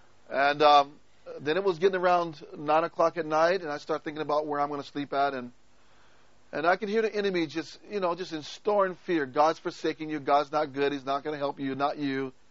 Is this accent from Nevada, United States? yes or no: yes; Las Vegas, Nevada, United States; And I'm from Las Vegas, so I understand a little bit about gang warfare.